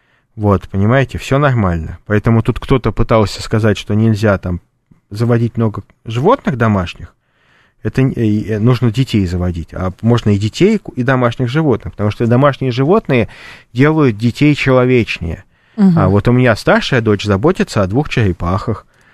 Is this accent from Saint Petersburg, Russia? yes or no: yes; Leningrad, Saint Petersburg, Russia; born there; я когда родился в Ленинграде в 1974 году